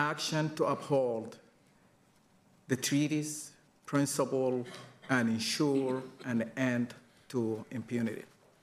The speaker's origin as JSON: {"language": "English", "country": "Sudan", "second_language": "English", "moved": "yes", "lives_now": "United States", "said": "I came from Sudan, a nation where far too many families have lived through war."}